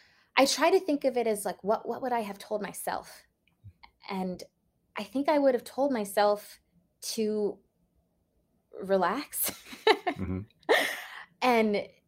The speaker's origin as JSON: {"language": "English", "town": "Washington", "region": "District of Columbia", "country": "United States", "tie": "born or raised there", "also_born_or_lived": "Maryland", "said": "I grew up in Washington, D.C."}